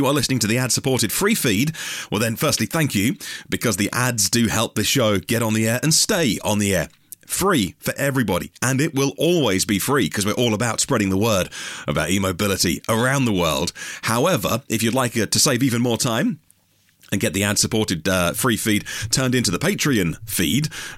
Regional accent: United Kingdom; I'm British and we love queuing

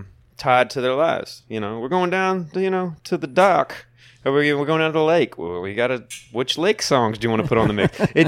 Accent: Mississippi, United States; also born or lived in Memphis; Yeah, I was born in Memphis, but raised in North Mississippi, right across the line.

